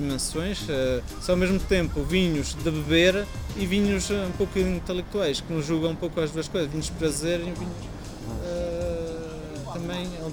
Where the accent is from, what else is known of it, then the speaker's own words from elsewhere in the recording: Paris, Île-de-France, France; eu nasci em Paris, cresci em Paris e vinha sempre no verão de férias para ali, que era ali que tinha minhas avós, meus primos